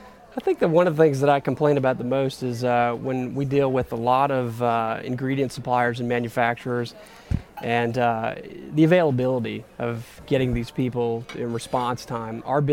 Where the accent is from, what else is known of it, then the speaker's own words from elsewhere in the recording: New Orleans, Louisiana, United States; I was born and raised in New Orleans. I'm going to stay here.